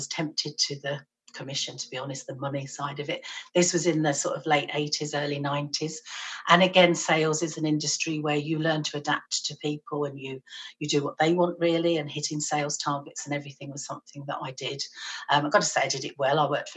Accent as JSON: {"language": "English", "region": "London", "country": "United Kingdom", "tie": "born or raised there", "said": "I was born and bred in London, which is the capital city of England, which is busy in itself. So I grew up at quite a fast pace, and I was used to that hustle and bustle of life."}